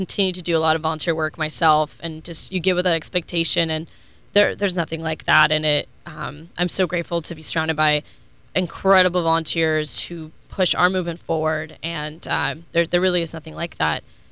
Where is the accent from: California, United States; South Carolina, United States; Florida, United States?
Florida, United States; Orlando; I mean, so I was born and raised in Orlando to a working class family and a daughter of immigrants.